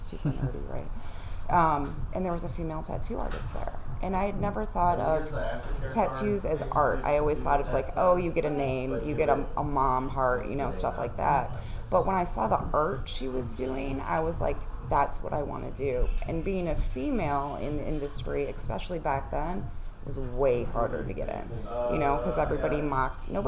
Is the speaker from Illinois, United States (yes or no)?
yes; Rockford, Illinois, United States; moved away; I grew up in Rockford, Illinois.